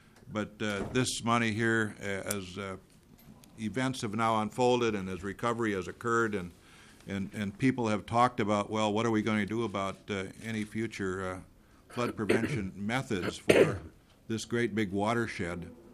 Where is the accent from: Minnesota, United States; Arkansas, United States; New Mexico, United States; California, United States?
Minnesota, United States; Hayfield; It is on the Cedar River, which starts in Hayfield, my hometown.